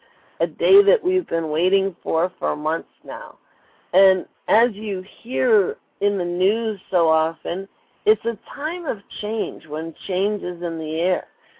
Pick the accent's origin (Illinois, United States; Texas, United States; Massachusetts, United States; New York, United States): Illinois, United States; Chicago; also born or lived in Cleveland; Being from Chicago myself, I was raised in Chicago, born in Cleveland.